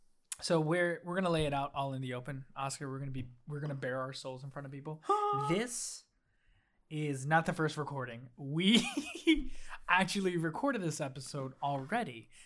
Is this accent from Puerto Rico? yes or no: yes; Puerto Rico; I don't even have that accent as a Puerto Rican.